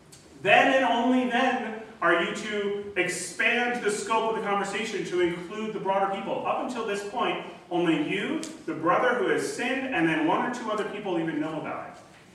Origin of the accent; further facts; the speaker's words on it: United States; I'm originally from the States, my family's all living in the States again